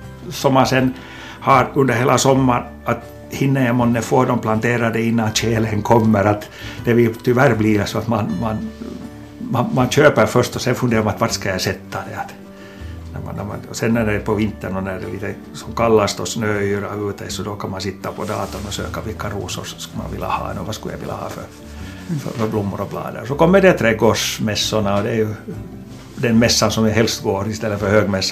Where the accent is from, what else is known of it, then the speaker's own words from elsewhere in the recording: Bromarv, Uusimaa, Finland; jag började ju redan som liten pojke och satte några jordnötter i mammas blomkrukor hemma i Bromarv.